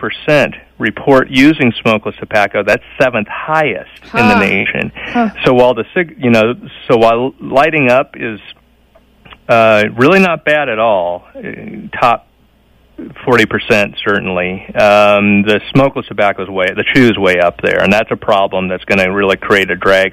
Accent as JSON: {"language": "English", "town": "Omaha", "region": "Nebraska", "country": "United States", "tie": "born or raised there", "said": "I'm a vegetarian who was born and raised in Omaha, so I still speak in terms of cattle metaphors."}